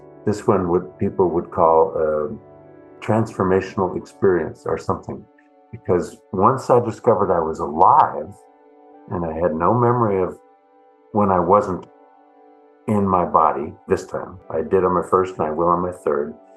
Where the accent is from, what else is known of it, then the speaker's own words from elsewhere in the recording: Midwest, United States; I discovered my ethnocentrism growing up in the Midwest of this continent was so deep that I didn't know how to do any of the bridging between myself and anybody different.